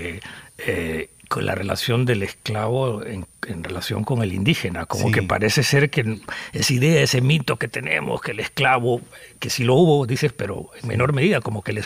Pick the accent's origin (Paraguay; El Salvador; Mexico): El Salvador; lo que nos define como salvadoreños a partir de la historia es ese mestizaje